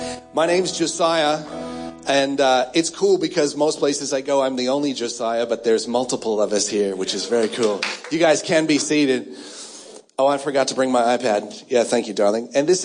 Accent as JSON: {"language": "English", "country": "United States", "moved": "as an adult", "lives_now": "Australia", "said": "You can tell maybe already by the voice, I am from America."}